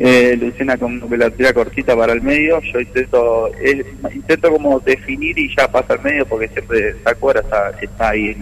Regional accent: Uruguay; Porque yo vengo de allá de Uruguay, el fútbol es distinto, más lucha, más segunda pelota.

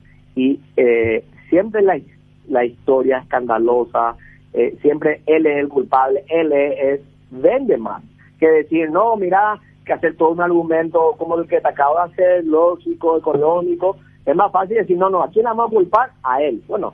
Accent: Paraguay; somos paraguayos nosotros.

